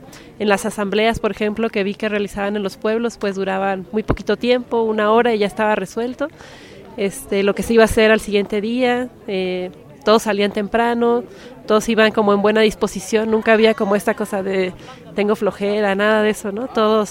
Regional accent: Delicias, Chihuahua, Mexico; also born or lived in Meoqui; allá en Chihuahua, yo soy de Delicias y de Meoqui

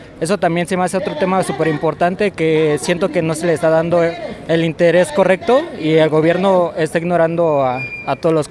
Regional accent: Mexico; Incluso a veces nosotros como mexicanos nos falta mucha empatía.

